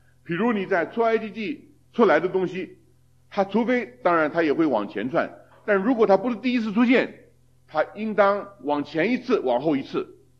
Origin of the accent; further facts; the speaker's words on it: China; 从前我们中国人也有啊，诸侯割据啊